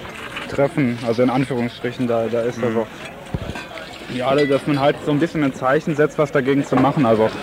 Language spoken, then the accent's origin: German; North Rhine-Westphalia, Germany; Ich komme aus der Nähe von Düsseldorf.